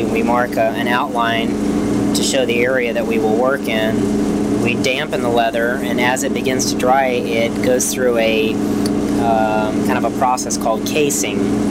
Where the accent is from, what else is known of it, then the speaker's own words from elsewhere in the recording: Danville, Virginia, United States; born there; I was born in Danville, Virginia, 1956. And my family originated there.